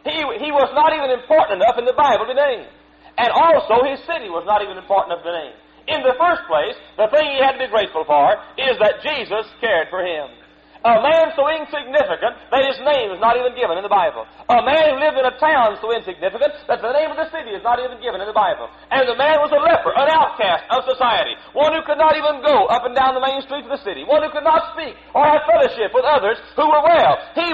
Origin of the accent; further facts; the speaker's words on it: Texas, United States; born there; I was born in Texas. I was born in a poor home, didn't have anything, still don't have anything, never have had a whole lot.